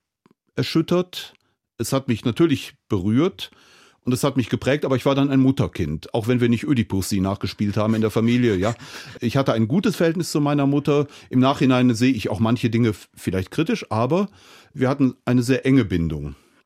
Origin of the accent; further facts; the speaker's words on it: Cologne, North Rhine-Westphalia, Germany; meine Heimatstadt komme, meine Geburtsstadt Köln, wo meine Mutter dann auch gestorben ist und begraben ist